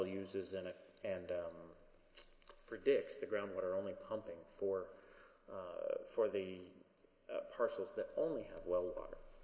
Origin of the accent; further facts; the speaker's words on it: Fort Morgan, Colorado, United States; I'm from Fort Morgan, Colorado.